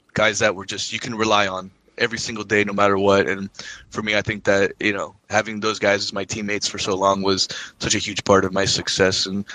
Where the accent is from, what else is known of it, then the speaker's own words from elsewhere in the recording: Miami, Florida, United States; You know, he's like from middle America and I'm from Miami, Hispanic from Miami, so we're so different.